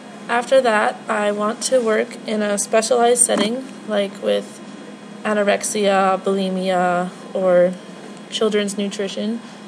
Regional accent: Whitecourt, Alberta, Canada; born there; now in Edmonton, Canada; I was born in Whitecourt, Alberta, but now I live in Edmonton. I go to school at the University of Alberta in the nutrition major program, as I plan on being a dietitian in the future. I'm 19 years old

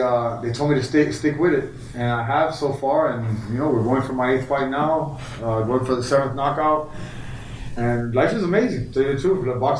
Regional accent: Miami, Florida, United States; Born and raised in Miami.

